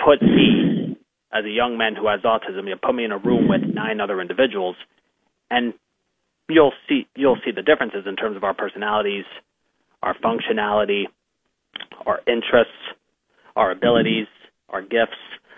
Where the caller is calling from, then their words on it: Mentor, Ohio, United States; I am calling from my home in Mentor, Ohio.